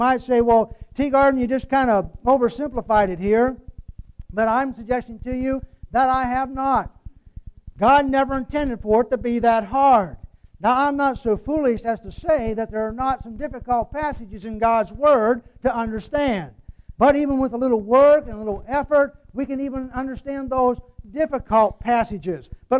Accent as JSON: {"language": "English", "region": "Ohio", "country": "United States", "tie": "born or raised there", "also_born_or_lived": "West Virginia", "said": "I was born in West Virginia, but I lived in Ohio, so most people consider me a Buckeye."}